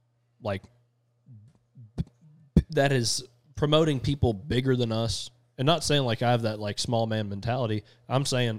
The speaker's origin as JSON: {"language": "English", "region": "Texas", "country": "United States", "said": "knowing we're from Texas, knowing that we have the mutual thoughts, the process, the whole everything."}